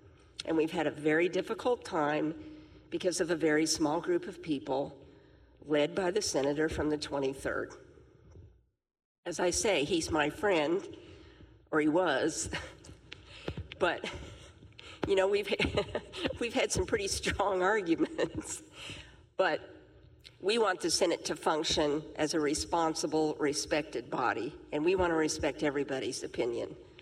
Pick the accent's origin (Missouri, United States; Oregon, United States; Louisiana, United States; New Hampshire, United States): Missouri, United States; I'm from Shelby County, where we continue to lose population, and I represent 14 counties where we pretty much have that same situation